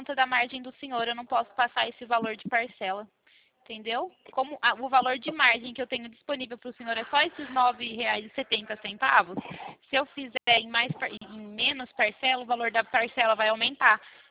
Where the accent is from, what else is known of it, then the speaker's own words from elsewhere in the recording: São Paulo, Brazil; Sou do estado de São Paulo.